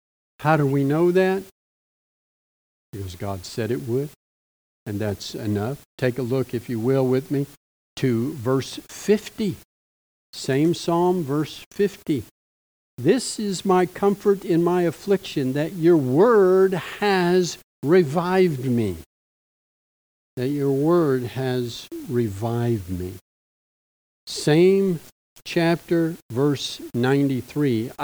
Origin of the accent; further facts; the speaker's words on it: Southern US, United States; Growing up in the South, and in conservative churches, they would often have a couple of times a year revivals